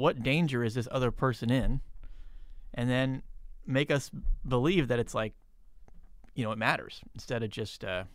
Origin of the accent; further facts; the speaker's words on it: England, United Kingdom; born there; So I was born in England.